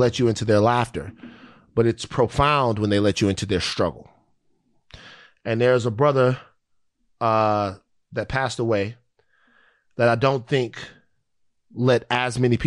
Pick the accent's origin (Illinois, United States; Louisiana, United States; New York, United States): Louisiana, United States; Baton Rouge; Like, I'm from South Baton Rouge. I'm not street.